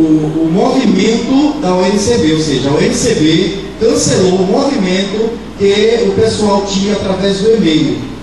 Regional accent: Recife, Pernambuco, Brazil; aí eu vim representando a ABEC, e sou de Pernambuco, tá? Recife.

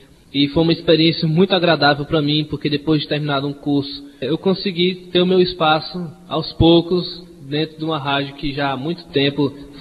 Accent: Fortaleza, Ceará, Brazil; Eu sou oriundo daqui de Fortaleza, né?

